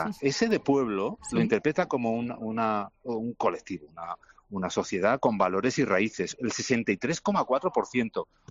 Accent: Huesca, Aragon, Spain; Yo, por ejemplo, si yo soy de Huesca, canturreo y grito un poquito más, ¿vale?

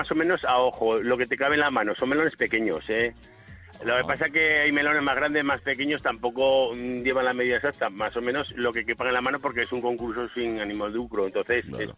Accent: Ablitas, Navarre, Spain; te voy a contar el campeonato que hacemos en mi pueblo, que se llama Ablitas, está a 10 kilómetros de Tudela

